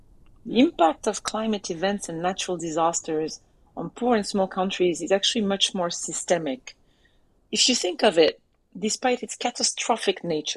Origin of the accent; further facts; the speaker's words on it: Senegal; my first-hand experience of climate change is really in my home country, Senegal